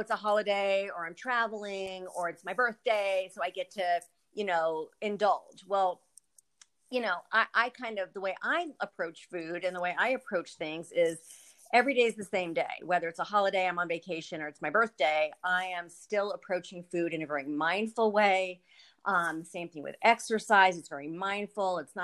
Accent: Broomfield, Colorado, United States; I'm from Broomfield, Colorado

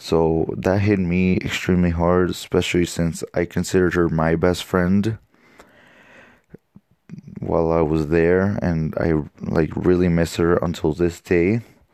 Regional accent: Burnaby, British Columbia, Canada; born there; my background is Colombian, but I was born on October 3rd of 2001 in Burnaby, making me the first Canadian born in my whole entire family

